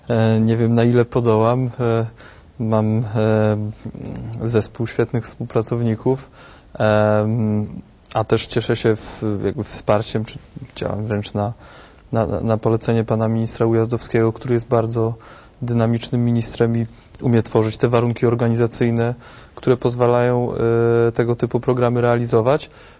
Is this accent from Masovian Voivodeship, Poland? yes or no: no; Wrocław, Lower Silesian Voivodeship, Poland; Ja jestem wrocławianinem